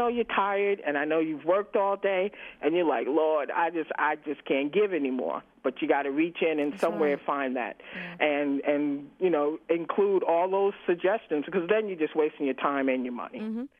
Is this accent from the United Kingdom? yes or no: no; New York, United States; You know, I'm from New York, so we had three counties back home.